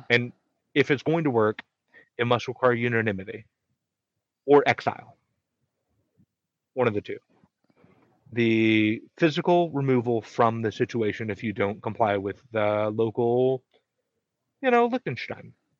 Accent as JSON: {"language": "English", "region": "the South", "country": "United States", "said": "Yeah, as a Southerner, I bet you know my feelings about that man."}